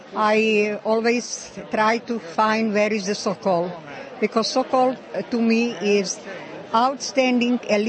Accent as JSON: {"language": "English", "country": "Croatia", "tie": "born there", "also_born_or_lived": "Prague, Czech Republic / Chicago, United States", "second_language": "English", "moved": "yes", "said": "I was born in Yugoslavia, today Croatian part. Then in 1946, we emigrated to Czech Republic"}